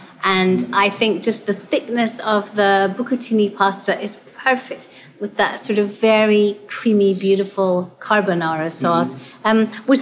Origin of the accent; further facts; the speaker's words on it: Hawaii, United States; But, no one's joining us, but we're from Hawaii.